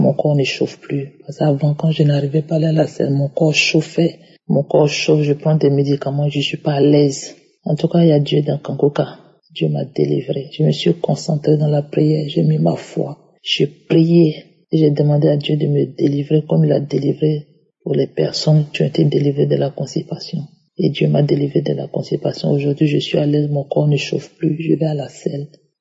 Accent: Côte d’Ivoire; now in London, United Kingdom; Je suis une Ivoirienne résidant à Londres.

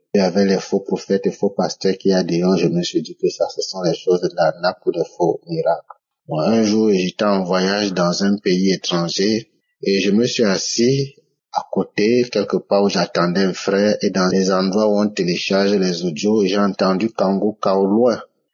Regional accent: Cameroon; Je suis un Camerounais, fidèle auditeur de Kangoka.

